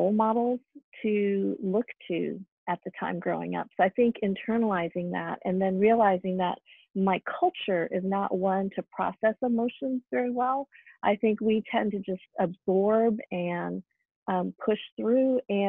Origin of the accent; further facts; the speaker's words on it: Colorado, United States; growing up in Colorado with very few people of color, period